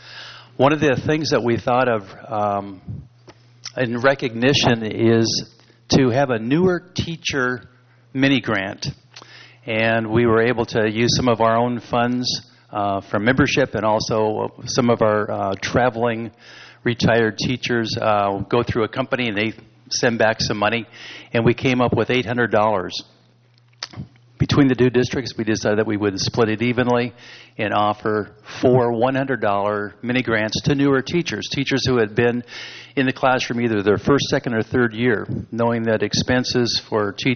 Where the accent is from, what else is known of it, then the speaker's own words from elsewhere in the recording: Alaska, United States; but I come from Alaska, so we come from other places also.